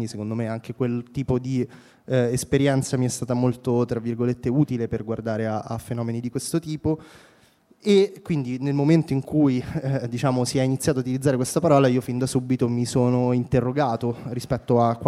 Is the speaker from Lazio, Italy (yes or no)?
yes; Rome, Lazio, Italy; io anche sono cresciuto a Roma